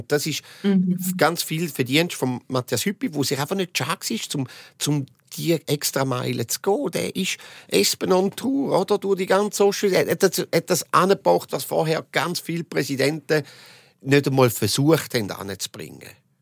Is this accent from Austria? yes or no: no; Appenzell, Switzerland; also born or lived in St. Gallen; das habe ich als noch von St. Gallen, als Appenzeller, noch nie erlebt in dieser Stadt.